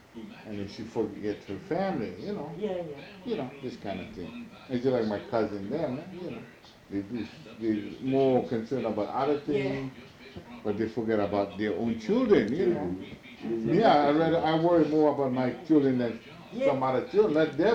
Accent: Pune, Maharashtra, India; you might be kidding other people, but I'm from Pune.

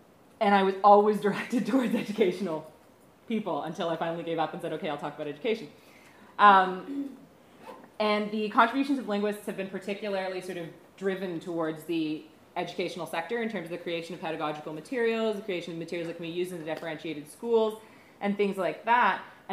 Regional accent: Canada; I come from Canada

